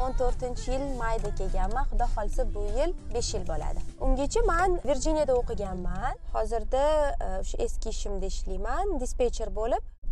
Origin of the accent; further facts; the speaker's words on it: Tashkent, Uzbekistan; moved away as an adult; now in United States; Toshkentlikman. Amerikaga 2013-yil student bo'lib kelganman.